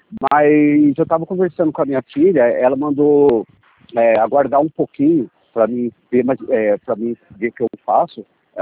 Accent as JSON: {"language": "Portuguese", "town": "Campinas", "region": "São Paulo", "country": "Brazil", "said": "Não. Eu sou aqui de Campinas."}